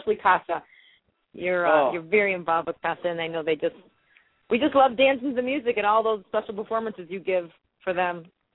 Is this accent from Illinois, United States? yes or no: yes; Chicago, Illinois, United States; And I grew up on the Northwest Side, so Berwyn, my sister used to live there, so we have a connection there.